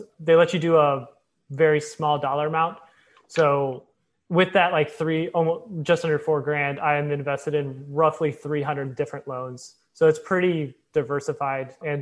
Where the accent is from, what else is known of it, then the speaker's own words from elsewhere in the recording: Illinois, United States; I grew up in Illinois, so I'm from the Midwest.